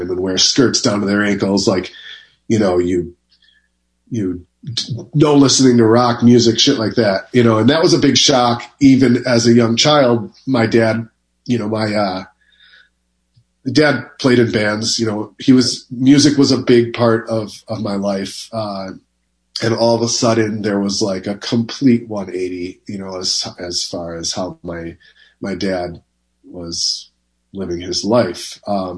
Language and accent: English; Milwaukee, Wisconsin, United States; born there; I was born on February 15th, 1984, in Milwaukee, Wisconsin, and I was the first of two boys.